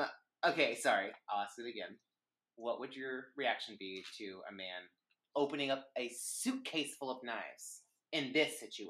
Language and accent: English; Alabama, United States; But where I grew up in Alabama, on the river. There were wild pigs in our backyards, and they were mean as fuck.